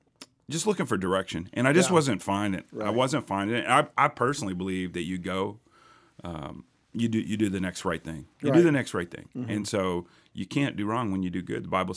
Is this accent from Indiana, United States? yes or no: no; Miami, Florida, United States; moved away; I did. I grew up in Miami.